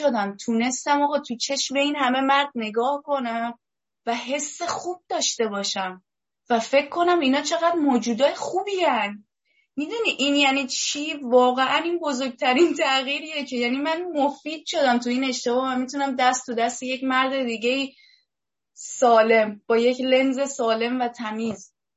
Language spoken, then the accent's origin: Persian; Iran; moved away as an adult; اومدم بیرون از ایران یه زبان دیگه یاد گرفتم، الان نه تنها به زبان مادری مسلطم، به 2 زبان دیگه هم مسلطم.